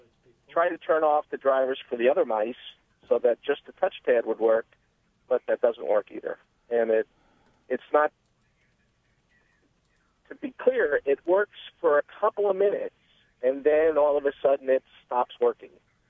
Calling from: Penfield, United States; I'm calling from Penfield.

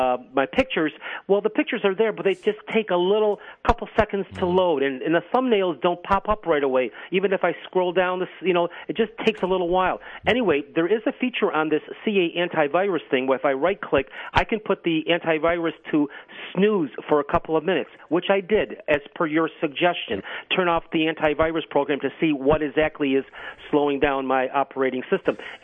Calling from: Rochester, New York, United States; The city of Rochester.

